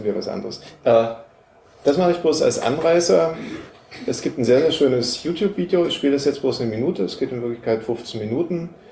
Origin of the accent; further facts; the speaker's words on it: Dresden, Saxony, Germany; Also ich bin hier in Dresden aufgewachsen